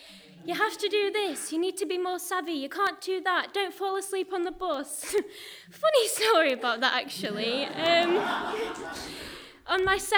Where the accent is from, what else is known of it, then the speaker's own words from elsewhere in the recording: Sheffield, Yorkshire and the Humber, United Kingdom; I'm from Sheffield